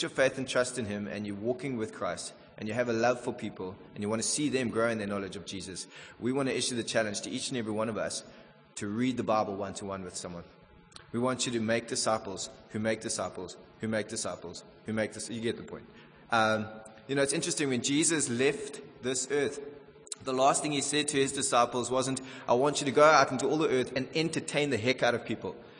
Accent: Durban, KwaZulu-Natal, South Africa; I grew up when I was in primary school. I grew up in Durban, and the climate there suits me perfectly.

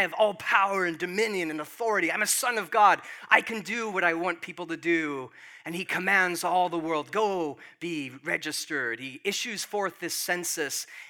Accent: Oxford, South East England, United Kingdom; born there; I was born in Oxford, England.

